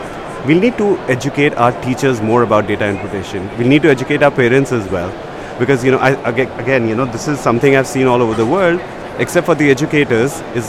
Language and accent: English; India; We're from India.